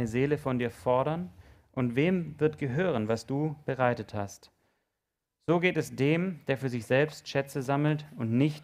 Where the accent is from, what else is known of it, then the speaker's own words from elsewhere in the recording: California, United States; German is a second language; Ich meine, ich bin Amerikaner aus Kalifornien, aus dem Süden dort